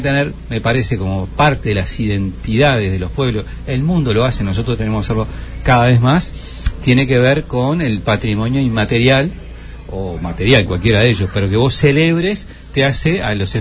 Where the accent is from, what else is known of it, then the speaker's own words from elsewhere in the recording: Las Piedras, Canelones, Uruguay; yo, como soy de Las Piedras